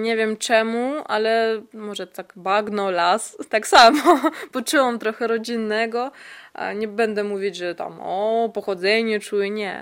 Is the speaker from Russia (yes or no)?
yes; Russia; now in Poland; Też jestem Rosjanką, bo wychowana w Rosji i będę Rosjanką zawsze, ale charakter okazało się, przeniósł się przez krew.